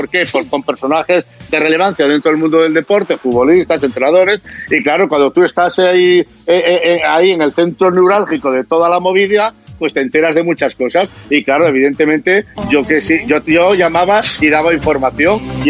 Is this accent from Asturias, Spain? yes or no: yes; Gijón, Asturias, Spain; moved away as an adult; now in Madrid, Spain; yo de Gijón a Madrid con 19 años. Con 19 años dejo mi ciudad natal para instalarme en Madrid, estudiar una carrera profesional, bueno, pues que ingeniería industrial, porque, bueno, yo tengo la cultura de un chaval que vive en una ciudad industrial